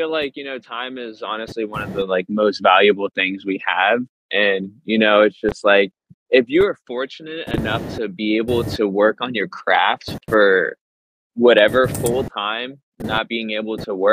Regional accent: Virginia, United States; born there; also born or lived in Washington, D.C. / California; now in Sarasota, United States; So right now I am based out of Florida. I live in Sarasota, Florida. And then I was born in Virginia, lived in DC, lived in California for a little bit. And then yeah, now I am down here in Florida

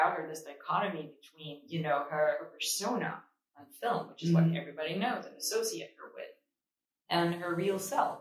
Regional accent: Israel; English is a second language; I was born and raised in Israel, and that's where I went to school for theater studies and for acting at Tel Aviv University.

